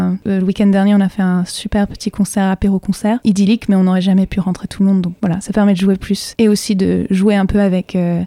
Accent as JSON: {"language": "French", "country": "France", "tie": "born or raised there", "said": "moi j'ai grandi en France."}